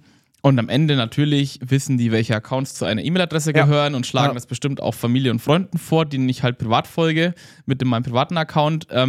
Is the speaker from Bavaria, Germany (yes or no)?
yes; Bavaria, Germany; ich war um Weihnachten rum in meiner alten Heimat in Bayern irgendwie feiern